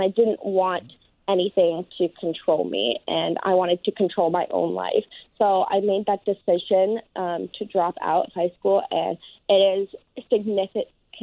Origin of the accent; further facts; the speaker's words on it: New Jersey, United States; Well, I'm actually from northern New Jersey, where I do want to bring up me and my family actually call tennis shoes gym shoes.